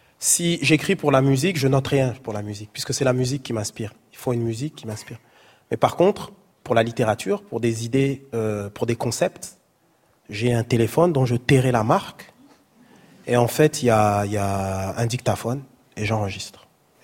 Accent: Grand Est, France; je suis musulman, je suis noir, mais d'être capable de voir un Alsacien qui est là. Et je ne correspond pas à l'Alsacien typique, mais je suis Alsacien quand même.

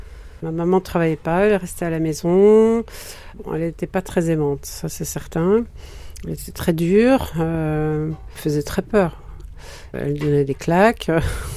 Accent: Antwerp, Flanders, Belgium; now in Paris, France; j'habite à Paris, donc j'ai 60 ans, j'ai grandi en Belgique, dans le Nord, à Anvers. Je suis la plus jeune de 5 enfants, la plus jeune mais la plus grande. Une famille bourgeoise, catholique

